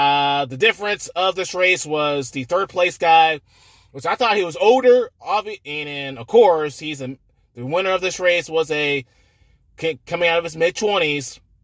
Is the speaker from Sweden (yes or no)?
no; Manhattan, Kansas, United States; we're from Manhattan, Kansas, right?